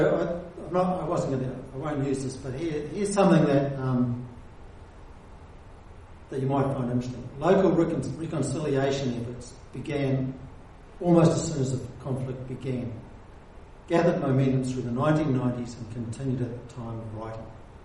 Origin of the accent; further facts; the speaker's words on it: New Zealand; You know, and the other thing, you know, being a New Zealander, there's a whole lot of angst and agony that happens amongst Maori that many Pākehā are not exposed to.